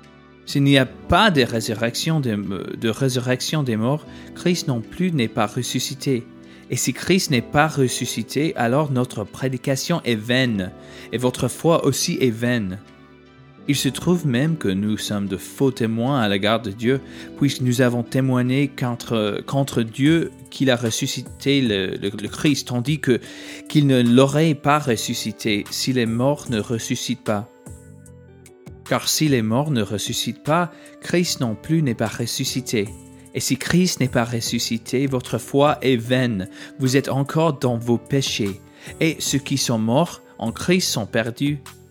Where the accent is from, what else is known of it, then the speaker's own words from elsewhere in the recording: United States; accent: American; French is a second language; si vous êtes arrivé jusqu'ici, je vous remercie d'avoir supporté mon accent américain.